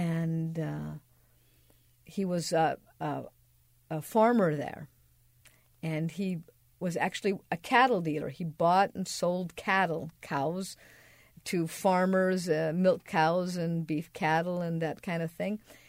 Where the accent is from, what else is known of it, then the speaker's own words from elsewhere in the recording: Seattle, Washington, United States; English is a second language; also born or lived in Kent; I learned English living in between Seattle and Kent. By the time I got to kindergarten, I spoke with an accent, I know, because the teacher told me that.